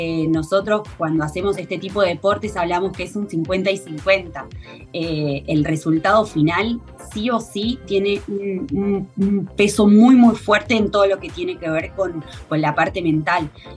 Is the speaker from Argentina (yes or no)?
yes; Argentina; moved away as an adult; now in Uruguay; Yo soy argentina y me vine a vivir acá a Uruguay hace 10 años